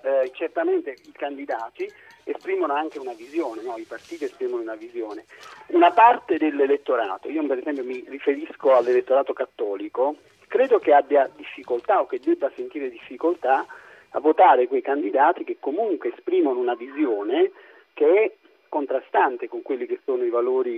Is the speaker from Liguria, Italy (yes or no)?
no; Turin, Piedmont, Italy; Io sono di Torino anche su questo.